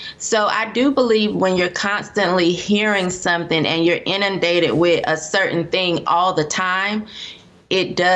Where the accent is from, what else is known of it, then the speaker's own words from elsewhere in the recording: Durham, North Carolina, United States; Okay, so I was raised in Durham, North Carolina.